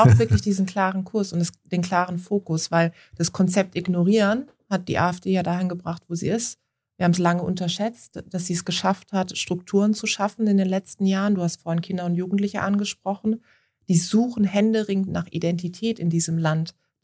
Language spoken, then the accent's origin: German; Baden-Württemberg, Germany; in Baden-Württemberg, in meinem Heimatbundesland, in Karlsruhe.